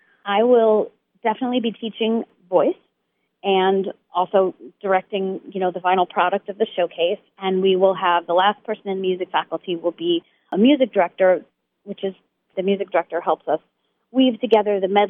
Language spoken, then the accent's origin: English; New Jersey, United States; So I am born and raised in New Jersey. I'm a Jersey girl